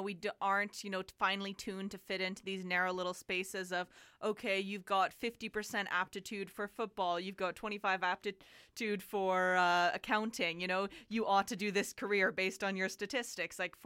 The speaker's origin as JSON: {"language": "English", "country": "United States", "tie": "born or raised there", "said": "I grew up in the States"}